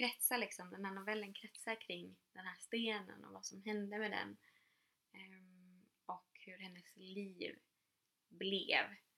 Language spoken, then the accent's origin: Swedish; Gävleborg County, Sweden; Och jag är ju från Hälsingland, inte Uppland.